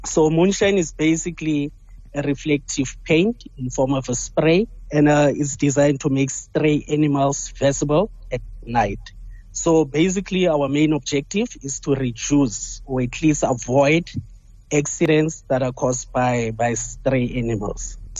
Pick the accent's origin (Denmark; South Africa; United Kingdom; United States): South Africa; Taung, North West; where I come from, you know, as I come from Taung in Pudumong.